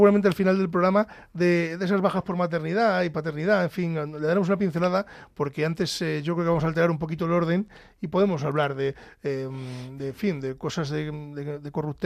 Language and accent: Spanish; Pedro Bernardo, Castile and León, Spain; now in Madrid, Spain; Fui a Ávila. Oye, yo me considero madrileño de adopción, eso es verdad.